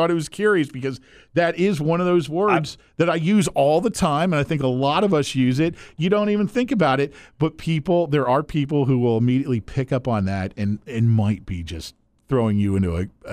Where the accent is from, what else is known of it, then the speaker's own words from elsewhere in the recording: the South, United States; If you, like us, were born and raised in the South.